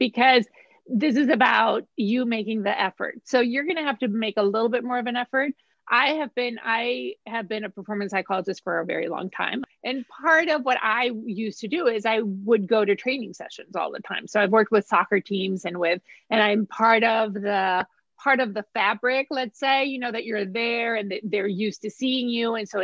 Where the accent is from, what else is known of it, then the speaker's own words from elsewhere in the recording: Mexico City, Mexico; I was born in Mexico City. So I am a Mexican and I am American. So I have both. I was born and raised in Mexico City by a Mexican dad and an American mom.